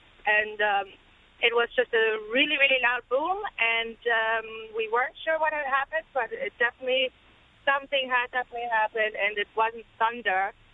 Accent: Germany; English is a second language; now in New York City, United States; because I'm comparing it to Germany, and I'm from Germany originally.

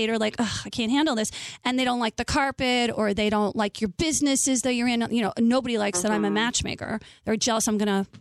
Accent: Florida, United States; I grew up in Florida. They all come down to Hollywood on the beach.

